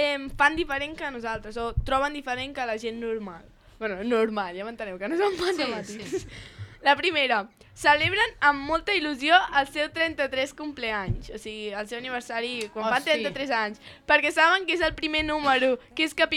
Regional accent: Catalonia, Spain; Home, som catalans.

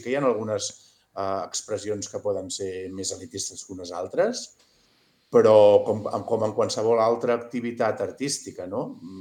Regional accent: Barcelona, Catalonia, Spain; sóc de la Guineueta de Barcelona i que m'hi he dedicat tota la vida i a casa meva eren una família treballadora molt, molt normal.

